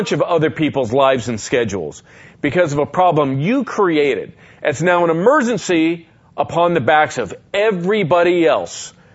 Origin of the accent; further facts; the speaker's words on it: Las Vegas, Nevada, United States; For my entire life growing up in Las Vegas, Valley Hospital was a place to go.